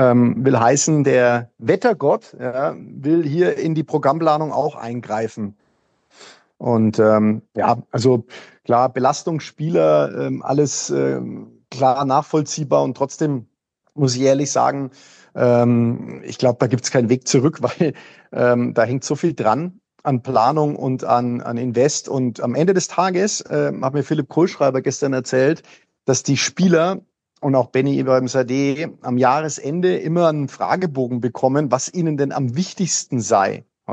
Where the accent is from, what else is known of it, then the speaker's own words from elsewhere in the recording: Upper Austria, Austria; Da bin ich aufgewachsen im Salzkammergut.